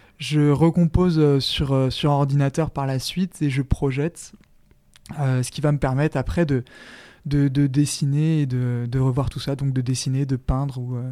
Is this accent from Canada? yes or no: no; Château-Gontier, Pays de la Loire, France; je suis né à Château-Gontier, j'ai vécu même à Dan, pour celles et ceux qui connaissent, un tout petit village en bord de Mayenne.